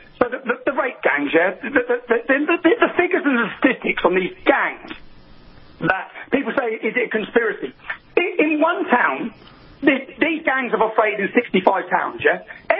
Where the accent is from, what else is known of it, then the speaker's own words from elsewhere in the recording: Luton, East of England, United Kingdom; My hometown of Luton, that's gone from one mosque to 45